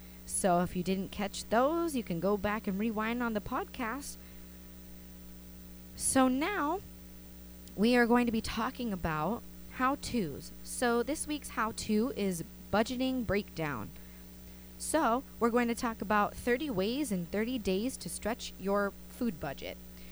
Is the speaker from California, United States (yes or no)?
yes; California, United States; I mean, I'm from SoCal